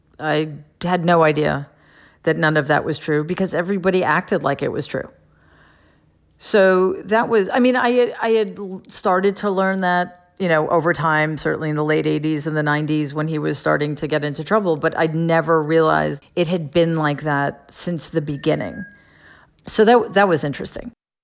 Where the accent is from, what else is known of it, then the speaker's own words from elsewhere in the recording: Jamaica, New York, United States; I grew up in Jamaica, so we didn't, I had the...